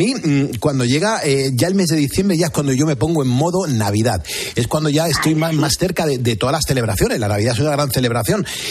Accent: Spain; Aquí somos lo que somos españoles.

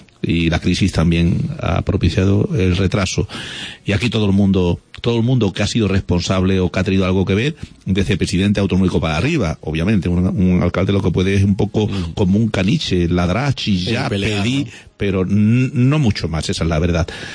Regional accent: Mérida, Extremadura, Spain; Y en ese sentido soy más extremeño que político, más emeritense que político.

